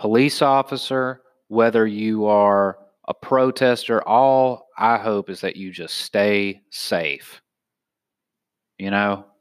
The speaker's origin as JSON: {"language": "English", "region": "the South", "country": "United States", "said": "I'm from the South and I know people are saying that."}